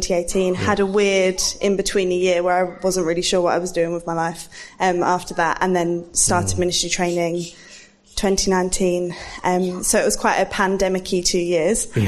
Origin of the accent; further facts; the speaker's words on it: East of England, United Kingdom; I grew up in Essex in a Christian family